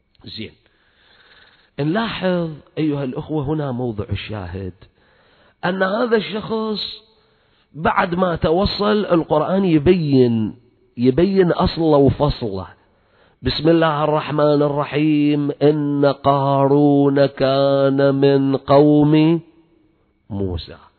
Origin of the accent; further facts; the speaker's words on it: Karbala, Karbala Governorate, Iraq; احنا هناك بالفرات عندنا بكربلاء والنجف نسمع المثل شكل ثاني